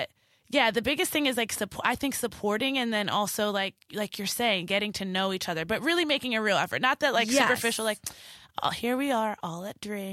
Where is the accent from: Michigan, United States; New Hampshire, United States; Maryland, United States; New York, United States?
Maryland, United States; Baltimore; Santina, I'm from Baltimore, girl.